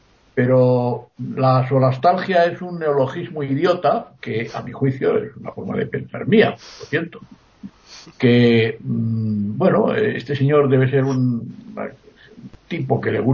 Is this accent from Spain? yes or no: yes; Community of Madrid, Spain; en mi pueblo, un pueblo de Madrid que ya no es pueblo, que ya está agregado a Madrid, donde yo pues me he criado y he jugado con los demás niños